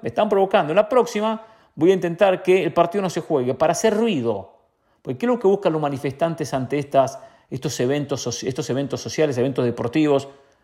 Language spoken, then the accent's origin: Spanish; Argentina; Lo digo como periodista y como argentino.